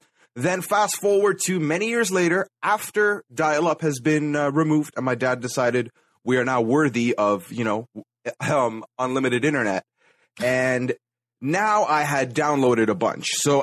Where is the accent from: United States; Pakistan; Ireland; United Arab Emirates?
United Arab Emirates; Dubai; moved away as an adult; I was born and raised in Dubai. I didn't move here until I was 19.